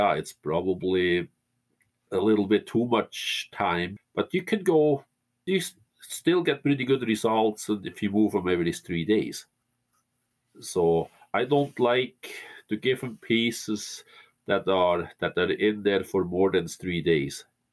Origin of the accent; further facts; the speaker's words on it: Switzerland; that's how I grew up in the Swiss Alps.